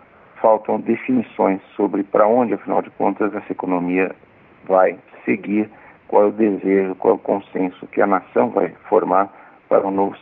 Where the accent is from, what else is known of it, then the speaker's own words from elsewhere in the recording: Brazil; E na nossa experiência como brasileiros, a gente sabe também que a metáfora da economia brasileira como uma grande embarcação que não muda de lado abruptamente, é impossível, ela continua válida.